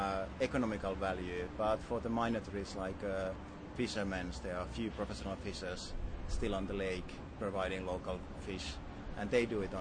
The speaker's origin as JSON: {"language": "English", "country": "Finland", "second_language": "English", "said": "Yeah, I come from Finland, and you know, Finland is ice covered most of the time of the year."}